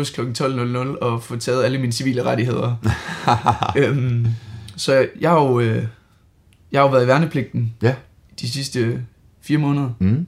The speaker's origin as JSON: {"language": "Danish", "town": "Aarhus", "region": "Central Denmark Region", "country": "Denmark", "said": "Jamen, altså, vi kommer fra Aarhus"}